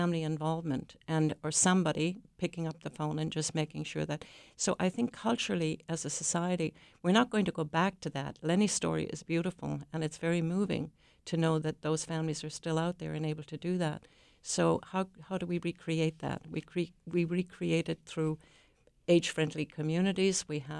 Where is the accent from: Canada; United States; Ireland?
Ireland; I grew up in Ireland.